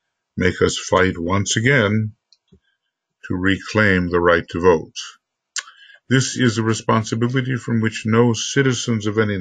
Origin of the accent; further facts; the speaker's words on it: United States; I'm an American, I guess, in this particular incarnation